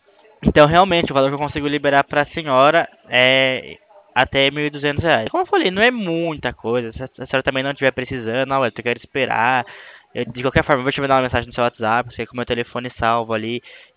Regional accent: Sorocaba, São Paulo, Brazil; eu sou aqui de Sorocaba, tá de São Paulo mesmo

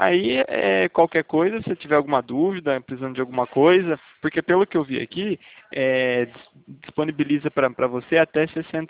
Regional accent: São Paulo, Brazil; é porque eu sou de São Paulo, né?

